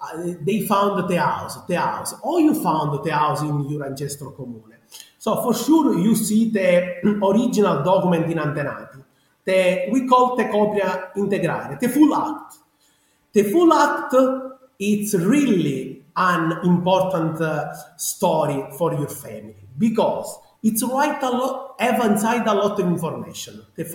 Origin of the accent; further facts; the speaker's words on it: Sicily, Italy; accent: Sicilian; I'm sure you can listen to my strong Sicilian accent. But this is the original Sicilian accent.